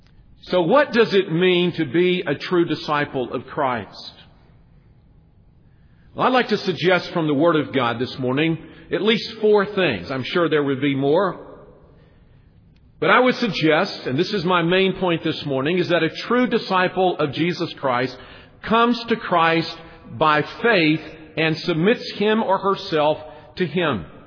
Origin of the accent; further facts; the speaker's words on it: Alabama, United States; And I was from Alabama and he was from New York.